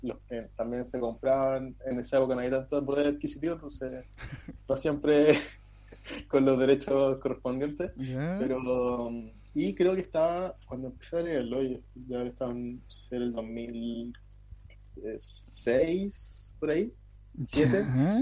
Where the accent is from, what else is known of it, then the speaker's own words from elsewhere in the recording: Chillán, Ñuble, Chile; now in Valparaíso, Chile; No, yo vengo de la tierra de la longaniza, de Chillán.